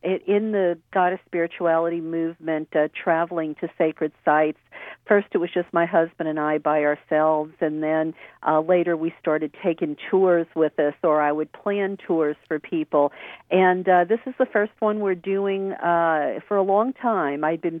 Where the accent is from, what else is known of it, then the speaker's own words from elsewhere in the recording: New Orleans, Louisiana, United States; I grew up in the Bible Belt, and my mother obviously did too. We grew up in New Orleans